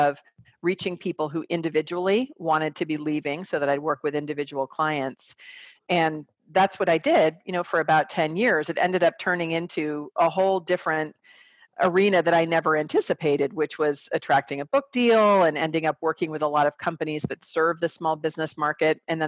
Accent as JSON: {"language": "English", "region": "California", "country": "United States", "said": "and I'm from the Bay Area originally."}